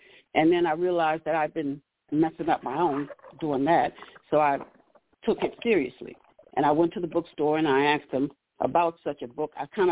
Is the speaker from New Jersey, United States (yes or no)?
no; Cleveland, Ohio, United States; moved away as an adult; also born or lived in San Diego, California; I was born in Cleveland, Ohio on May 18th, 1954. And I lived in Cleveland up until I was 21, at which time I moved to California, San Diego.